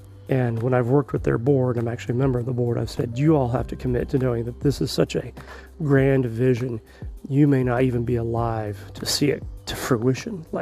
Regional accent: Wichita, Kansas, United States; As you know, if you're from Wichita, I grew up in the Plainview area. You know, I went to Jardine Junior High.

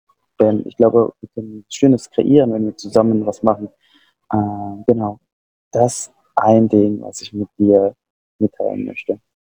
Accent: West Java, Indonesia; first language Sundanese; German is a second language; Also ich rede aus meinem Heimatland, wo ich herkomme, ist auch andere Sprache und das ist Sundanesisch.

